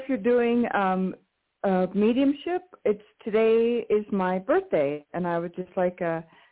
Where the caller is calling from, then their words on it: Colorado, United States; calling from Colorado.